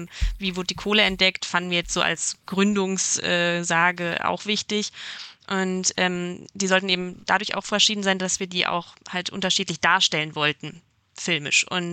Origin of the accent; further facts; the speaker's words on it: Mülheim, North Rhine-Westphalia, Germany; now in Essen, Germany; Also ich komme nämlich aus Mülheim und war auch immer viel in Essen in der Jugend und wohne ja jetzt auch in Essen.